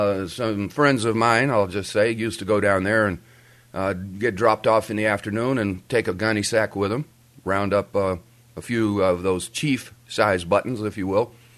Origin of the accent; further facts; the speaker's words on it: United States; The fact is that I'm an American.